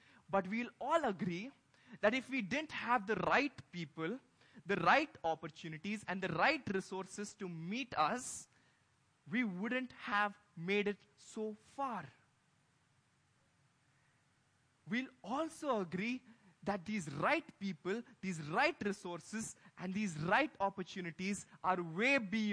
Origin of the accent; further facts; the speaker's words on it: Visakhapatnam, Andhra Pradesh, India; I met Anand in 2011 at a camp in my hometown, Vizag.